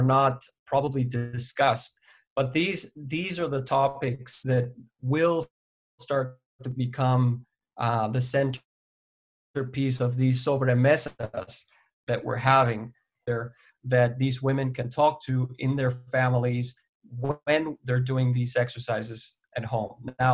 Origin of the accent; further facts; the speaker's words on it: Mexico; in observing, you know, what happens growing up in Mexico